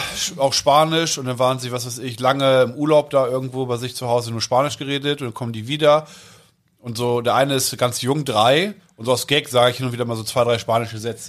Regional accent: Uelzen, Lower Saxony, Germany; Übrigens, ich komme ja aus Uelzen und habe heute welche kennengelernt.

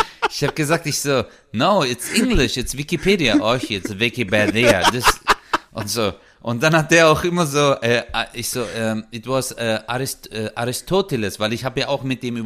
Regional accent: Samsun, Turkey; wir kommen ja aus Samsun, also Samsuda

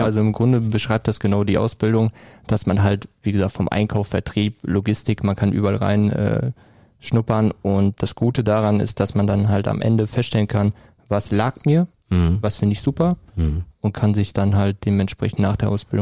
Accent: Geseke, North Rhine-Westphalia, Germany; Ja, ich komme aus Geseke. Das ist circa 15 Minuten von hier entfernt.

